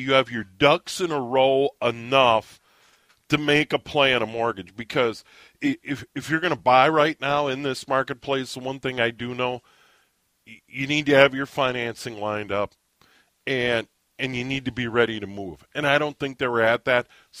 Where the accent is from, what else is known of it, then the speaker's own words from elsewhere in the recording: Midwest, United States; I grew up in the Midwest. Sure, we've got tornadoes, dreadful winter weather at times.